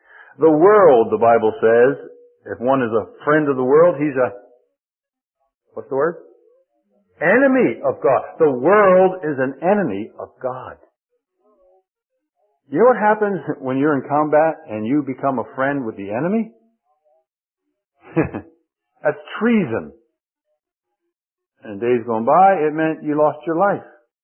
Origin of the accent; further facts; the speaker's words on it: Philadelphia, Pennsylvania, United States; I grew up in Philadelphia, but I was in the city limits, but at that time I was like on the very outer part of the city.